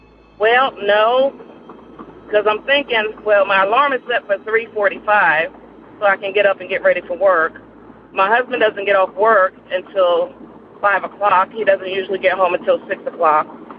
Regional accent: New Jersey, United States; I was born and raised in New Jersey. I will beat your ass.

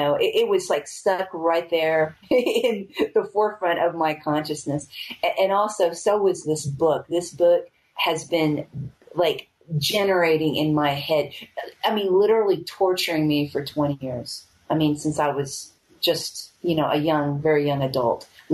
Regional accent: United States; moved away; the very, very long process and preparation to leave my home country.

